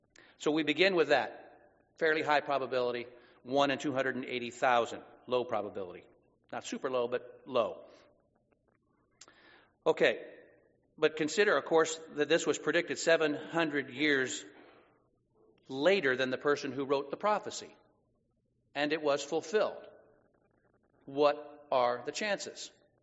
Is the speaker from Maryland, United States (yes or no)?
no; Santa Rosa, California, United States; born there; I was born in Santa Rosa.